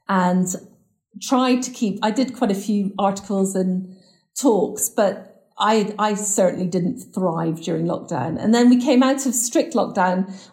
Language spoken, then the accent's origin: English; Scotland, United Kingdom; It's too hot. I'm Scottish. It's too hot for me.